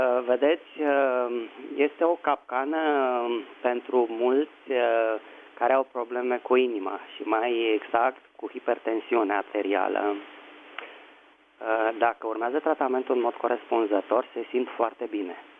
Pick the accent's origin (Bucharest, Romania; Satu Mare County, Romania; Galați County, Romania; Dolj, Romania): Bucharest, Romania; din București.